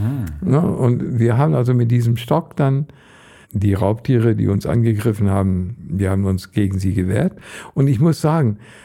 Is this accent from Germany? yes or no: no; India; In diese Teil Indiens, wo ich aufgewachsen bin. Das ist eine Gegend, die ist etwas westlich von Nepal.